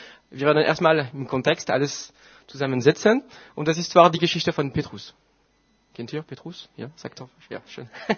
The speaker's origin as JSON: {"language": "German", "country": "France", "second_language": "German", "said": "Ich bin Franzose und stolz davon zu sein."}